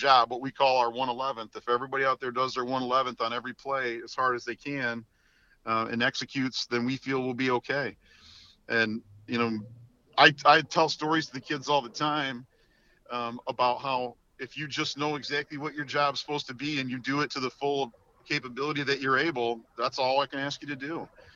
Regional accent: Flushing, United States; You know, I grew up in Flushing, just up the road

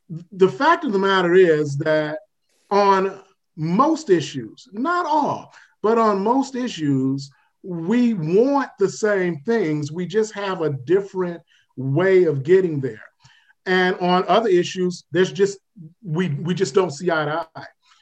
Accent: Detroit, Michigan, United States; I grew up in Detroit, Michigan.

